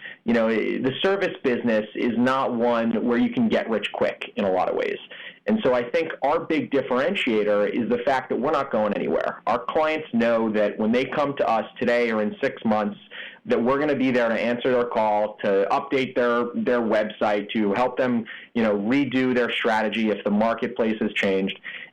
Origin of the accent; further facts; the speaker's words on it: New York City, New York, United States; We actually launched a DJ business in New York City. We grew up here in Manhattan, where we're located today.